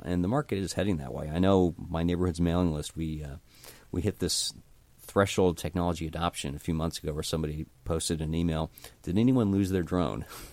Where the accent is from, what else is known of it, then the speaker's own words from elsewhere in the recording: New Jersey, United States; I mean, I grew up in New Jersey, so I saw it firsthand.